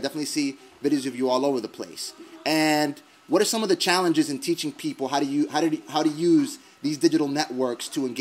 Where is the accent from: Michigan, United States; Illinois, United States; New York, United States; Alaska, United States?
New York, United States; Queens; I also noticed that you're from Queens. I'm also from Queens, from Jamaica, Queens, New York.